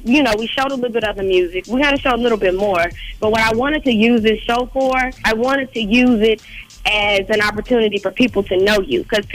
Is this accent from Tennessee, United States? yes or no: yes; Memphis, Tennessee, United States; I'm from Memphis. We jump gates.